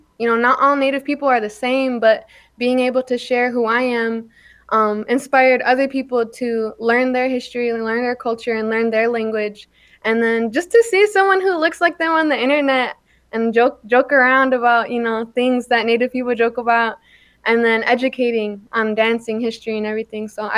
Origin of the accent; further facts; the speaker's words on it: Lac du Flambeau, Wisconsin, United States; I'm Bear Clan from Lac de Flambeau, Wisconsin. I'm 20 years old.